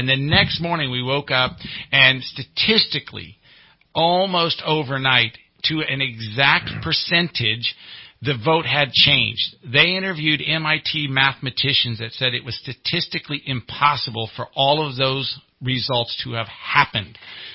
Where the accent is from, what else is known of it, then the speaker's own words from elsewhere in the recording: United States; I am a conservative. I am a taxpayer. Believe me, I pay a lot of taxes. I am an American, and I'm informed.